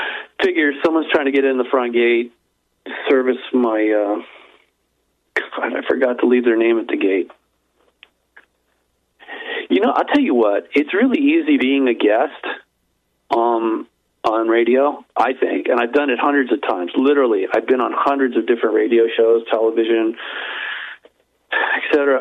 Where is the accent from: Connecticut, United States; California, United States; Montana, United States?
California, United States; also born or lived in Rhode Island, United States / Hong Kong; now in Florida, United States; I'm from Southern California, and I've lived in Rhode Island. I've lived in Hong Kong, and now I'm living in Southern Florida.